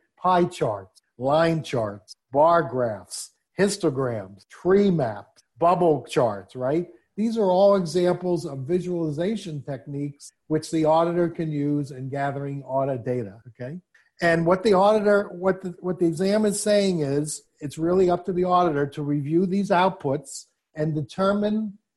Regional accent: New York, United States; accent: New York; Boy, Phil, that's so hard for me to say, okay, with my New York accent.

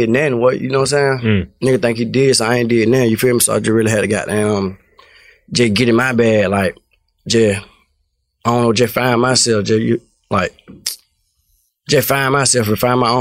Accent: Cleveland, Ohio, United States; I'm from Cleveland. From Cleveland Avenue. I really got into music, like, really by the thug, for real. Like, our whole hood really growed up rapping, like, down there

